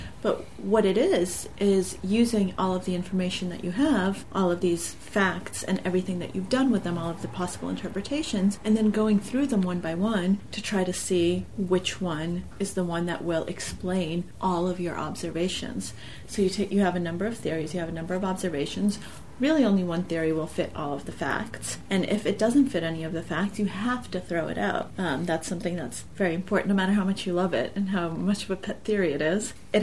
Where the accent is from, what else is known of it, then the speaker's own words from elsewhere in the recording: Russia; English is a second language; So even though I've been talking about, you know, being born in Russia, my parents being Russian, growing up in Russia, it's very easy to compartmentalize and to keep those facts separate